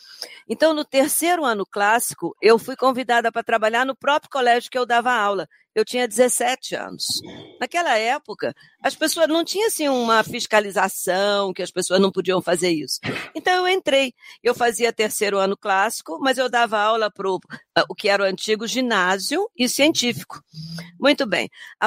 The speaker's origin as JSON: {"language": "Portuguese", "region": "Rio de Janeiro", "country": "Brazil", "said": "Eu comecei a dar aula de inglês, eu sou do Rio de Janeiro."}